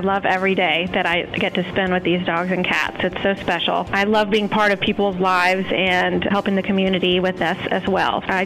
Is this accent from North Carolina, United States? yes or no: yes; Chapel Hill, North Carolina, United States; I grew up in Chapel Hill and rode horses around here and volunteered with the shelter at a young age.